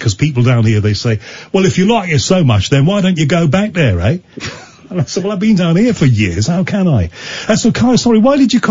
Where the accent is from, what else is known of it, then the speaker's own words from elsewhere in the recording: North West England, United Kingdom; I grew up in the North West, and although Liverpool is like a separate country from the rest of the North West